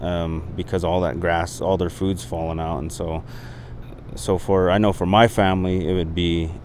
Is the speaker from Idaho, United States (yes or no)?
yes; Idaho, United States; My Indian name is … I'm from the Nimipu Nez Perce tribe.